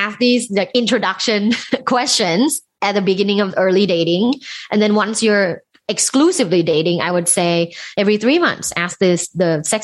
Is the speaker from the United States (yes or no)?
no; Thailand; You know, like I grew up conservatively in a Thai family. I'm originally from Thailand.